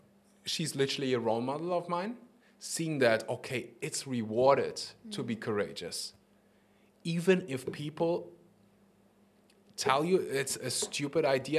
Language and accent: English; Germany; I grew up in Germany, safe countries.